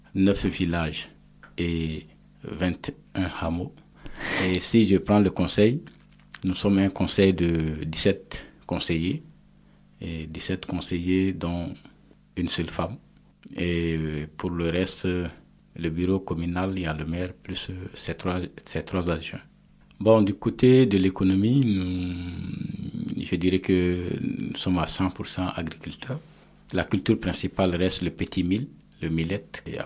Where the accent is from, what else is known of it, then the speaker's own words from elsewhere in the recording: Mopti, Mali; Et nous sommes du Mali, de la région de Mopti, dénommée 5e région.